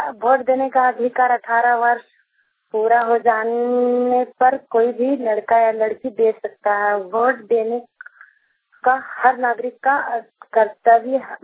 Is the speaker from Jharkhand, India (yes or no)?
yes; Biru, Jharkhand, India; ग्राम बीरू की रहने वाली हूँ। पंचायत सुखते थाना सिमरिया जिला चतरा